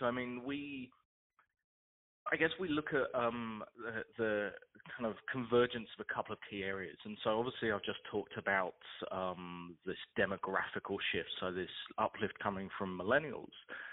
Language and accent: English; United Kingdom; now in Australia; my home country, the UK, maybe more so than where I live now, which is in Australia